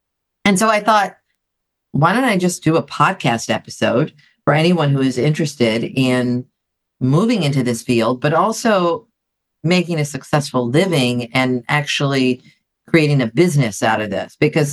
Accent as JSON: {"language": "English", "country": "Greece", "tie": "born or raised there", "second_language": "English", "moved": "as an adult", "lives_now": "United States", "said": "I grew up in Greece. When I came to the United States, I attended college here and I also got two master's degrees."}